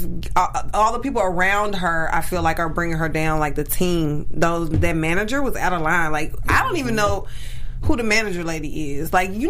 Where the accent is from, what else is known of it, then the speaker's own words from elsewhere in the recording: the South, United States; I'm from the South.